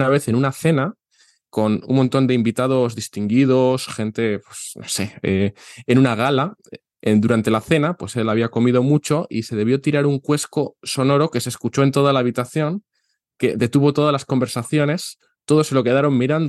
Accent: Spain; soy de aquí de España

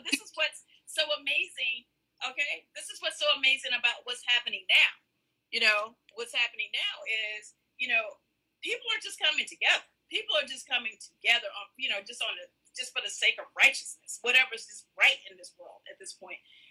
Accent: Alabama, United States; You know, I grew up in Alabama, so I've always kind of been around racism to some degree.

